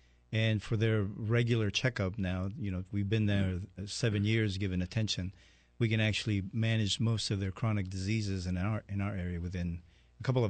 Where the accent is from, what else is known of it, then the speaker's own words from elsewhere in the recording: Canada; Even though I'm a Canadian and studied in the U.S. undergraduate, I actually went through the medical program and training in Honduras, Central America.